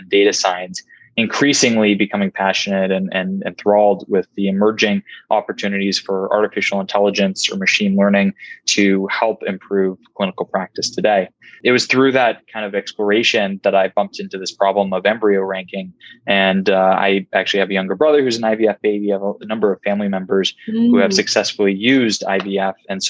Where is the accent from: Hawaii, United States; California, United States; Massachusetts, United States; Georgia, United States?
Massachusetts, United States; Cambridge; I grew up here actually in the Boston area in Cambridge.